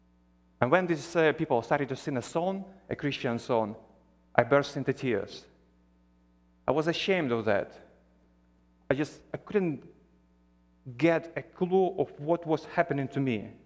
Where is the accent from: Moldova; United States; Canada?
Moldova; Transnistria; The place I come from is called Transnistria. And the reason it's called Transnistria is that it lays behind the Transnistrian River. It is a breakaway republic within Moldova that became so-called independent in 1991.